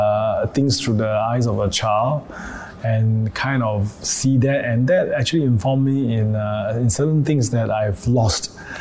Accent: Singapore; growing up in Singapore, I've kind of seen a lot of things that are interesting

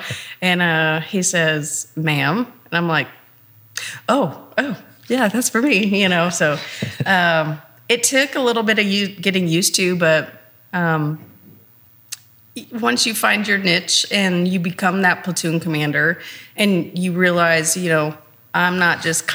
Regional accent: Arkansas, United States; So I'm originally from Arkansas.

